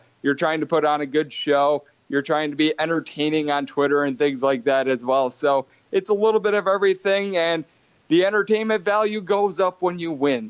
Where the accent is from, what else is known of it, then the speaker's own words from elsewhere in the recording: Wisconsin, United States; now in Las Vegas, United States; Also, I am from Wisconsin. During the winters, it snows. In Vegas, I don't have to shovel.